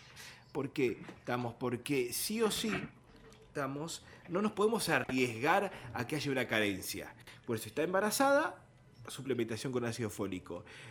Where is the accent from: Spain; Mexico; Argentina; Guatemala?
Argentina; como argentinos